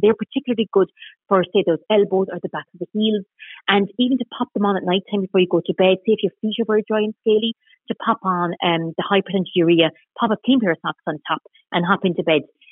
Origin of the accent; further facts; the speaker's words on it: Connacht, Ireland; so I'm from Mayo